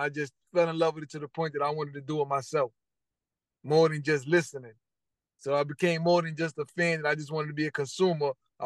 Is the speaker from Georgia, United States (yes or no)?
no; Brooklyn, New York, United States; I'm from Crown Heights, Brooklyn. Shout out to the block, Lincoln. I just grew up, my family growing up, playing music in the house.